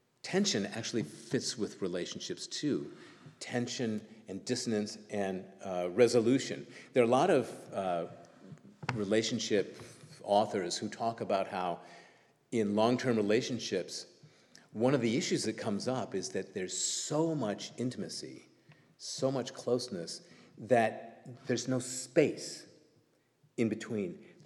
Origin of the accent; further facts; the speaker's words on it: California, United States; because I'm from California